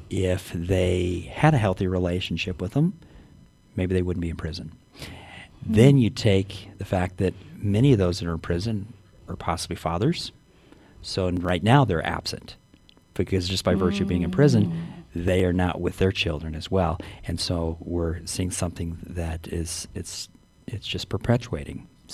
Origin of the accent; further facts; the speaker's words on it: Arizona, United States; also born or lived in Houston, Texas; I have been in this area for just over 30 years. I'm originally from Arizona, born in Houston, Texas.